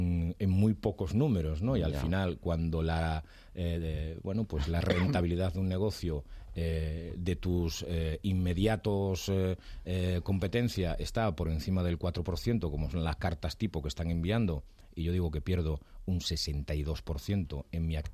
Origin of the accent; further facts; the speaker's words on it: Galicia, Spain; yo era muy irónico porque soy gallego y por lo tanto meloso